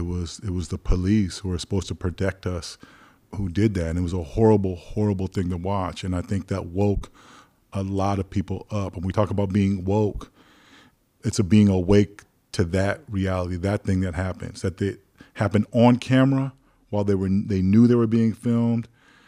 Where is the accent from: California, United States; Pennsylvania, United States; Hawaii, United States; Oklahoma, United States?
California, United States; Castro Valley; also born or lived in South Hayward; It was in the 70s when I was a kid. We moved from South Hayward, which was a mixed neighborhood, but it was a neighborhood that black people could live in, to Castro Valley, where the town my mother was from, actually.